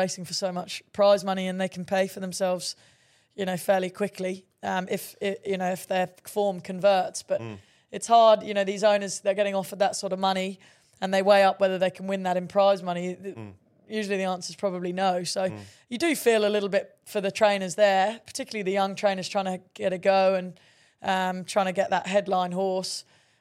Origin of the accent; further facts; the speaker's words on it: England, United Kingdom; I'm from England.